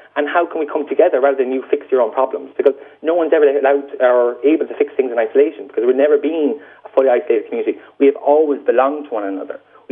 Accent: Ireland; we have always seen ourselves as Irish. We have always said we are Irish travellers.

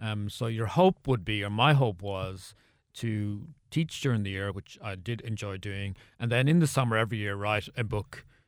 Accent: Ireland; And I went like, oh, but Jesus, Bigara, I am also Irish.

